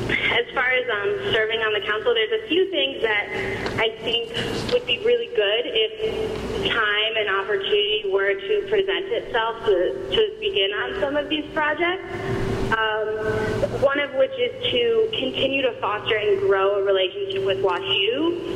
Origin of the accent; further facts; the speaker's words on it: University City, Missouri, United States; As most of you probably know, I grew up in University City, spent my whole life there, other than college, and I just moved back.